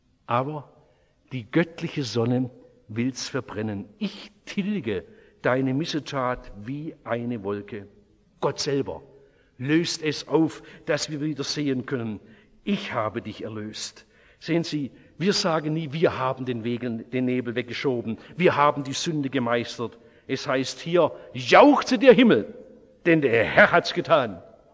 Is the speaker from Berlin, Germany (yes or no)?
no; Oberndorf am Neckar, Baden-Württemberg, Germany; born or raised there